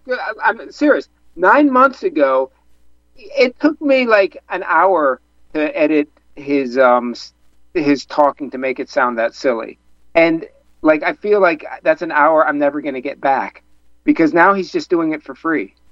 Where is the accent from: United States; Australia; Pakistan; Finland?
United States; Pennsylvania; I'm from Pennsylvania.